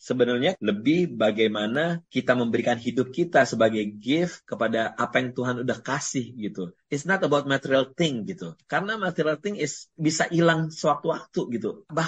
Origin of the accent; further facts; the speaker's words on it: Jakarta, Indonesia; moved away as an adult; now in United States; Saya aslinya Tapanuli, orang Batak. Tapi saya lahir di Jakarta, besar di Jakarta, hingga akhirnya hijrah ke Amerika tahun 98.